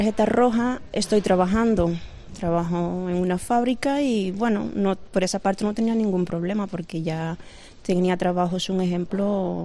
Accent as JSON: {"language": "Spanish", "country": "Cuba", "lives_now": "Puebla, Mexico", "said": "Sí, sí, vengo de Cuba."}